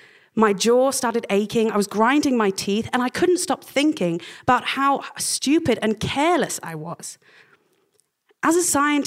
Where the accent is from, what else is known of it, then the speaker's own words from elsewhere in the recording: England, United Kingdom; It's because he moved to Oxford University from MIT that I grew up in England at all.